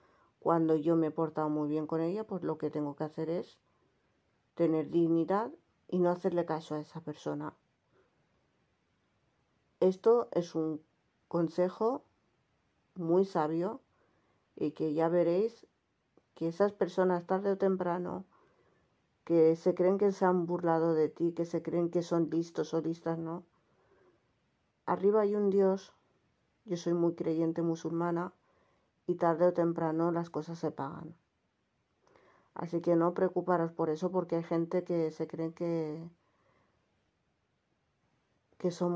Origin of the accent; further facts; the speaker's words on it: Tangier, Tanger-Tetouan-Al Hoceima, Morocco; now in Spain; Es decir, que yo soy de Tánger, ¿no?